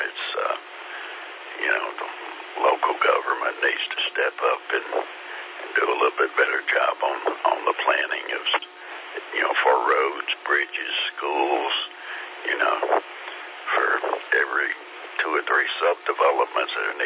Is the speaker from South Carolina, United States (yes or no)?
yes; West Columbia, South Carolina, United States; I grew up in Lexington, West Columbia, and when I was a kid, my dad could have bought lots down there on the lake for $100 a piece.